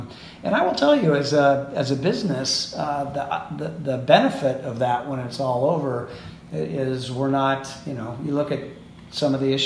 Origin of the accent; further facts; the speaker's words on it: Seattle, Washington, United States; now in San Francisco, United States; Like I grew up in Seattle going to games with my father.